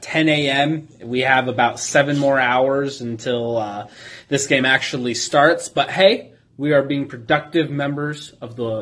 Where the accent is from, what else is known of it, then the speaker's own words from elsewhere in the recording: Arizona, United States; I don't know how time zones work because I was born and raised in Arizona.